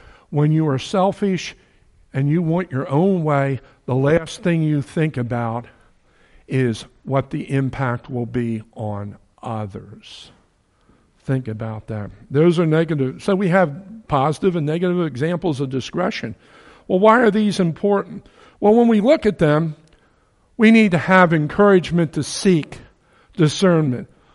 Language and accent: English; New Jersey, United States; You know, I'm from New Jersey when I say you guys, right? It's yous guys over there.